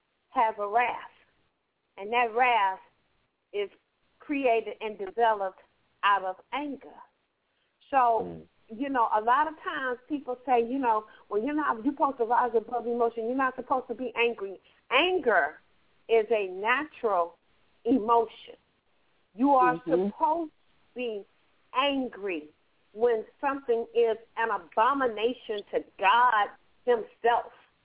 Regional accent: Compton, California, United States; And I'm from Compton, so yes, ma'am. South Soul Lakers and Muriel Drive, sis.

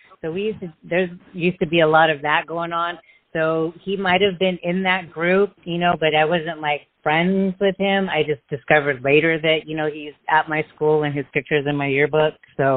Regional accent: Long Beach, California, United States; But, yep, I grew up in Long Beach, so I'm born and raised here.

